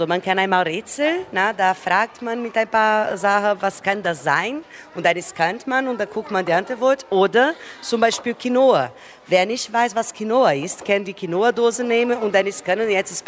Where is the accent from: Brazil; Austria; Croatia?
Brazil; German is a second language; now in Germany; Also ich komme selber aus Brasilien